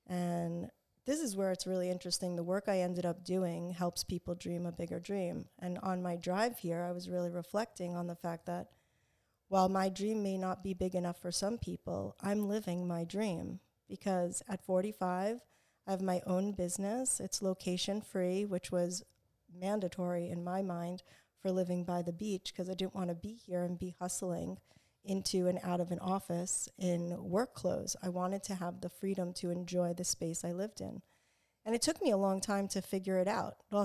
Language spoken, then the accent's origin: English; New York, United States; They were snowbirds and they were living in New York. I'm originally from New York.